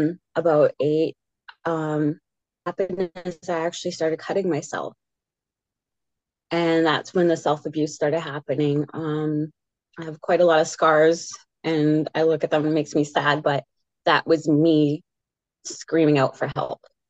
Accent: Edmonton, Alberta, Canada; also born or lived in Vancouver; I was born in Edmonton and raised between Vancouver and Edmonton.

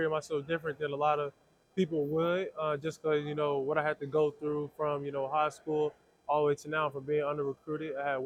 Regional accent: Texas, United States; The heat wasn't nothing at all. I'm from Texas.

